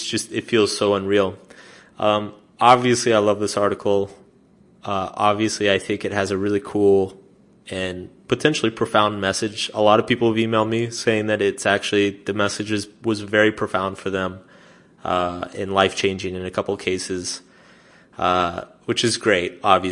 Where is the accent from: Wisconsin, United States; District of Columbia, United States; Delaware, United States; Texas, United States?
Texas, United States; Austin; moved into this apartment in Austin, which is my hometown, by myself